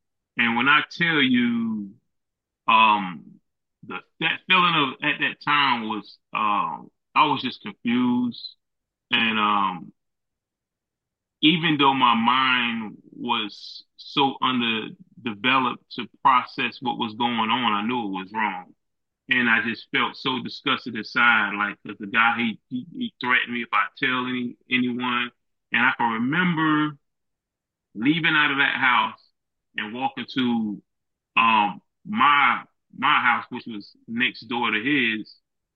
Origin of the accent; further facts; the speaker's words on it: Goldsboro, North Carolina, United States; also born or lived in Brooklyn, United States; And most of my life, I grew up in Goldsboro, North Carolina.